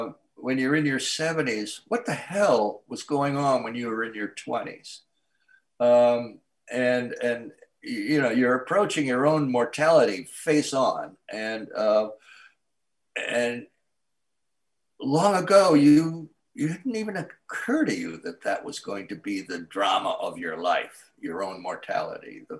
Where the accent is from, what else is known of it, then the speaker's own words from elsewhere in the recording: Canada; now in United States; And I am myself Canadian and Canadian-American. My father's Canadian. Three of my grandparents are Canadian. And I've lived most of my adult life on the borders of the border of Canada in the Northeast, in New Hampshire, and here now in upstate New York.